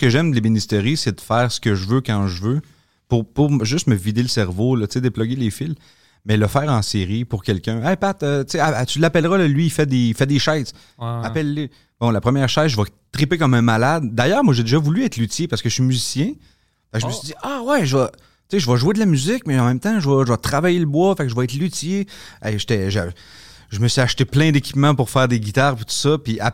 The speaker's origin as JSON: {"language": "French", "town": "Shawinigan", "region": "Quebec", "country": "Canada", "said": "Moi, je suis de Shawinigan, mais j'avais commencé à travailler à Montréal après l'école de l'humour."}